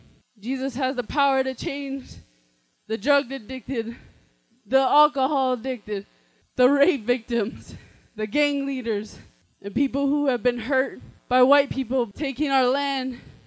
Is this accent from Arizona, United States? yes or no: yes; Arizona, United States; I'm full Navajo and I'm from Arizona. And I grew up in a single parent home